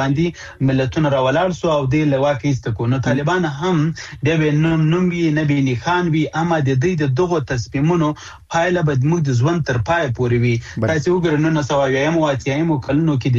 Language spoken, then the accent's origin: Pashto; Afghanistan; زه د افغانستان دی یو بچی په صفت باندې د دې وطن دی یو زوی په صفت